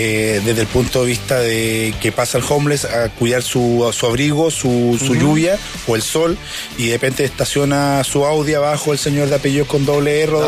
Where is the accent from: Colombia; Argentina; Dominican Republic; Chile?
Chile; Chillán, Ñuble; now in Santiago, Chile; yo soy del sur, soy de Chillán, entonces siempre vivo Santiago.